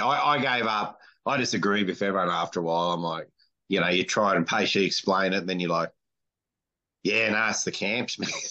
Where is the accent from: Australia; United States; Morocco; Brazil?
Australia; But I think that's part of also being Australian is we like to, whether you call it tall poppy syndrome, or we don't like braggers or people who big note themselves.